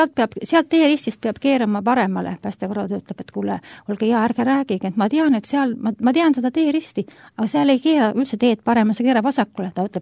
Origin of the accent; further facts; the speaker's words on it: Järva County, Estonia; Mina ka maa inimene. Ja mina olen Järvamaalt pärit